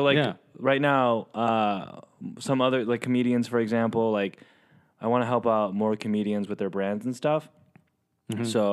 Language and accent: English; San Diego, California, United States; No, I'm from San Diego.